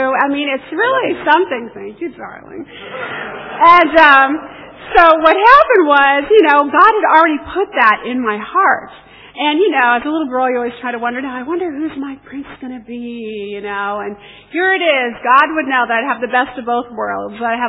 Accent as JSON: {"language": "English", "country": "United States", "said": "Certainly being an American, a Yank. Yeah, there we go, my other fellow American out there."}